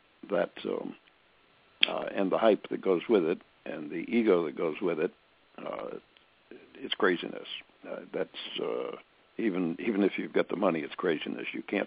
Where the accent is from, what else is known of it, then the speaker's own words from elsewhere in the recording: California, United States; I'm from California, and I saw at least in Monterey Peninsula at least 3 $30 million courses